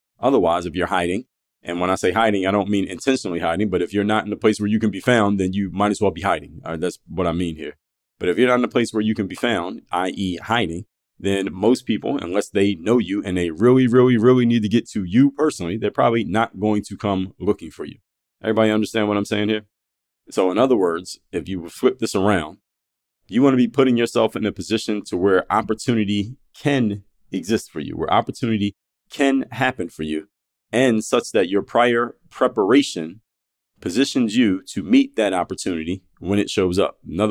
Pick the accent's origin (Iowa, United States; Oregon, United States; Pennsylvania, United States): Pennsylvania, United States; Philadelphia; Now, I'm from Philadelphia and I come from the hood.